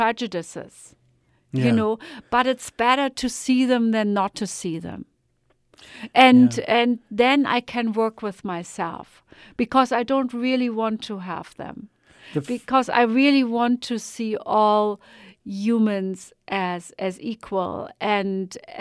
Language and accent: English; Germany; English is a second language; now in United States; I'm German, man. I'm a citizen now.